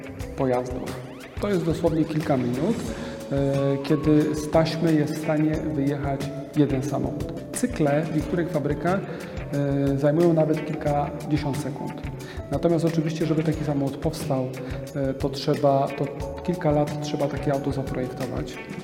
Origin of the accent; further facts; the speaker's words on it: Silesian Voivodeship, Poland; to przede wszystkim u nas na Śląsku powstają zarówno